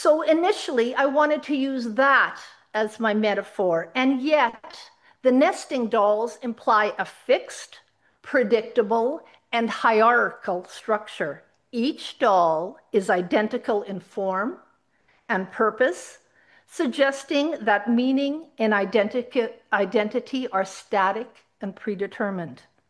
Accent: Abbotsford, British Columbia, Canada; My world, when I grew up in Abbotsford, expanded from the close confines of the church, life at MEI, and Abbotsford, and the value of German school

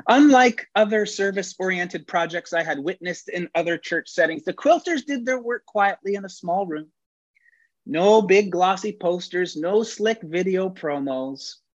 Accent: Pennsylvania, United States; I grew up in Bucks County in Pennsylvania, which is right next to Lancaster County.

